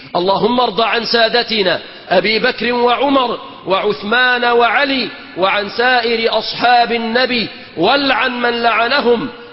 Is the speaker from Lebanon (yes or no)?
no; Egypt; اللهم احفظ بلادنا مصر